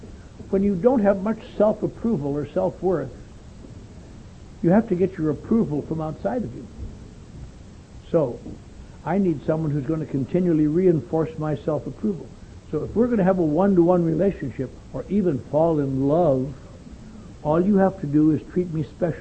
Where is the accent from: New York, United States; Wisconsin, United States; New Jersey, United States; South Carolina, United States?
Wisconsin, United States; I was raised in the Norwegian Lutheran Church up in Wisconsin.